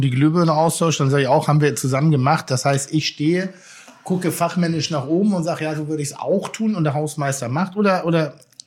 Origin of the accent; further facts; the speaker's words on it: North Rhine-Westphalia, Germany; Aber ich komme aus Ostwestfalen, aus Bad Wildspringe.